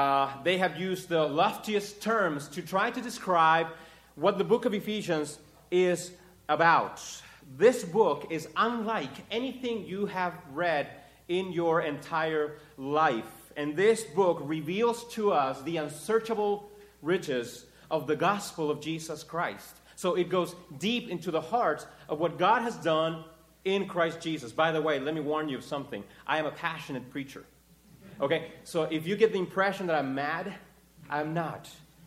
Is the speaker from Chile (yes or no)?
yes; Chile; English is a second language; moved away as an adult; now in United States; If you can hear the accent in my speaking, that's because I was born and raised in Chile. I've been in the U.S. for 10 years. Met my wife in Chile.